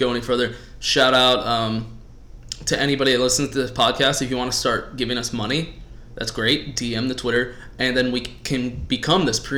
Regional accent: North Carolina, United States; born there; I was born in North Carolina, so does that make me a Tar Heel?

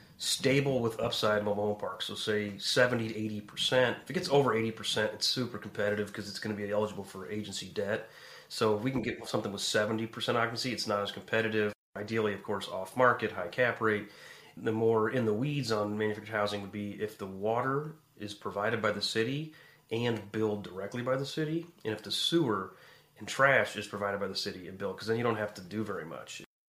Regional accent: Quincy, Illinois, United States; near my hometown, Quincy, Illinois

